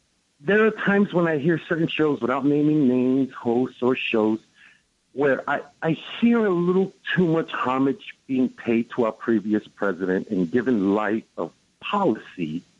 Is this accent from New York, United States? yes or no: yes; Brooklyn, New York, United States; from Brooklyn.